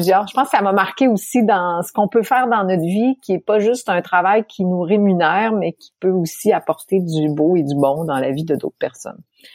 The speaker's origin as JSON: {"language": "French", "town": "Quebec City", "region": "Quebec", "country": "Canada", "tie": "born or raised there", "said": "Je suis née à Québec, Québec, là, c'est-à-dire la ville de Québec, dans la province de Québec, ce qui est un peu parfois mêlant pour les Français ou pour les gens qui habitent pas ici."}